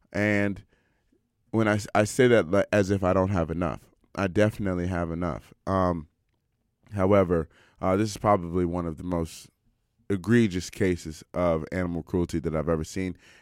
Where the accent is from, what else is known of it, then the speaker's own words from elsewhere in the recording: Silver Spring, Maryland, United States; also born or lived in Washington, D.C.; I'm from Maryland, near Washington, D.C., not Baltimore. Just to let you know, because when you say, like, I'm born in Washington, D.C., grew up in Silver Spring.